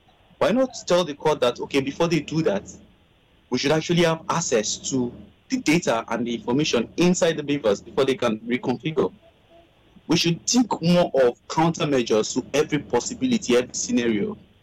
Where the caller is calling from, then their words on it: Saudi Arabia; I'm calling you from Saudi Arabia.